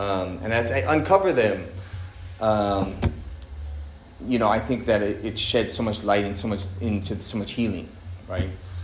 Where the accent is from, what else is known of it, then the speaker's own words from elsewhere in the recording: Hawaii, United States; I'm from Hawaii. It's like a very kind of like, you know, they like to fist fight and stuff.